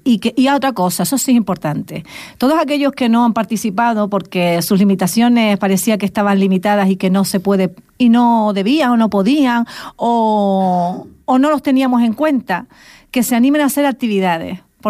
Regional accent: Canary Islands, Spain; somos majoreros.

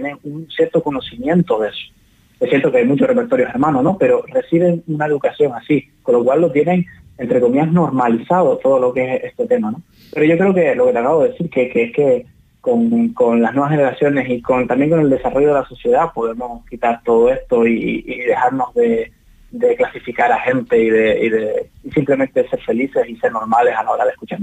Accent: Canary Islands, Spain; mi tierra, que es Gran Canaria

